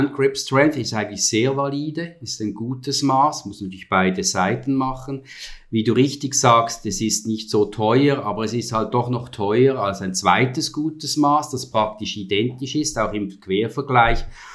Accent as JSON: {"language": "German", "country": "Switzerland", "second_language": "German", "said": "Und ich kann ein bisschen rätoromanisch, aber nicht so gut. Ich werde also jetzt versuchen, als Schweizer quasi Hochdeutsch zu sprechen."}